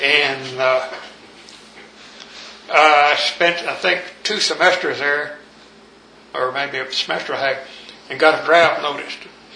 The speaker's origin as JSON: {"language": "English", "town": "Cleveland", "region": "Texas", "country": "United States", "tie": "born there", "said": "I was born in Cleveland, Texas, in 1924, April the 22nd, 1924. I was one of seven children."}